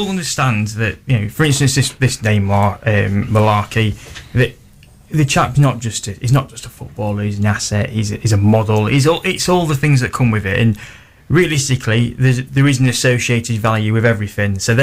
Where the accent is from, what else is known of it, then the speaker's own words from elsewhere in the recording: Gainsborough, East Midlands, United Kingdom; Yeah, so I'm actually from Gainsborough myself